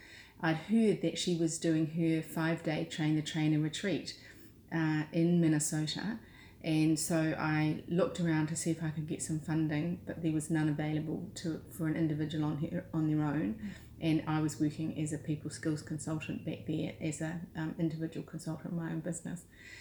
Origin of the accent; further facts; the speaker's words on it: Wellington, New Zealand; So I come from the Wairarapa, so my family actually originate from Scotland, from Ireland and from England, and we've been in the Wairarapa for a long time now in terms of our family.